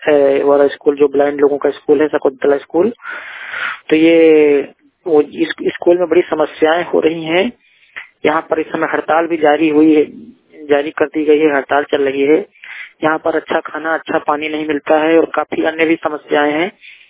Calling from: Barabanki, Uttar Pradesh, India; दृष्टिहीन बाराबंकी से बात कर रहा हूँ, यूपी से।

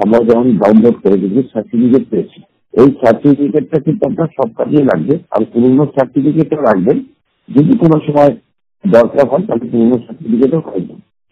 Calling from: Behala, West Bengal, India; আমি কলকাতা বেহালা থেকে

